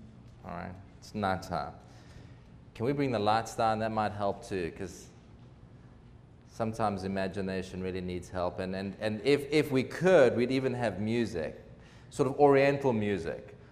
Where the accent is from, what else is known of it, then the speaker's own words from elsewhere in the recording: South Africa; now in Jackson, United States; I live in Jackson, Tennessee, and have done for 11 years, but my accent tells you I'm from somewhere else. I'm a South African.